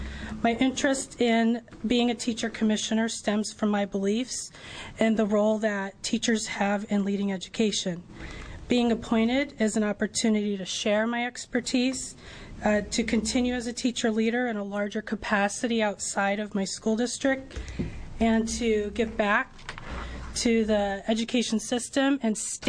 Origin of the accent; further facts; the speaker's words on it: Newport, Oregon, United States; and I am from Newport.